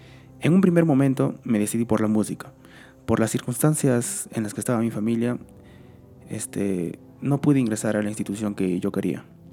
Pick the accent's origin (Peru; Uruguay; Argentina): Peru; Arequipa; soy de Arequipa, Perú